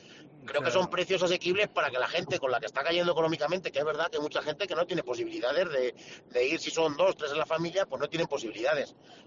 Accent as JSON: {"language": "Spanish", "town": "Honrubia", "region": "Castilla-La Mancha", "country": "Spain", "tie": "born or raised there", "said": "que tendré que hacer mi pueblo, que es Honrubia"}